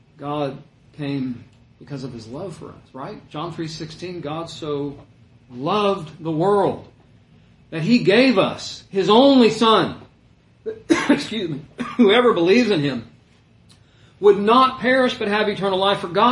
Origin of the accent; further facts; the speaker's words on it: Port Arthur, Texas, United States; born there; I was born in Port Arthur. Total different county, Jefferson County. Way far away east now. About 100 miles from Conroe, I guess.